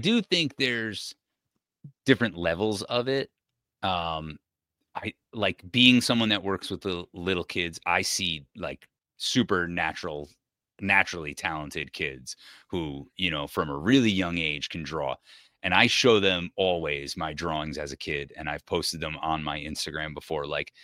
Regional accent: New York, United States; you know, I grew up in Westchester, so a lot of people have heard of the Westchester County Center.

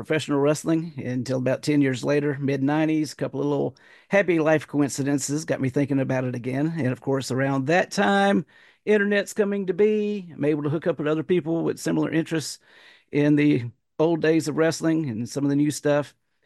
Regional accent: Louisiana, United States; Well, I grew up in South Louisiana, so I'm a child of the Mid-South.

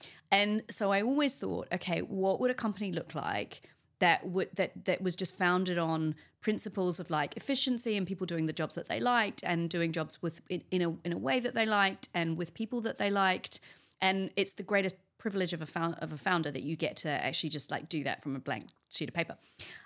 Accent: New Zealand; I'm from New Zealand

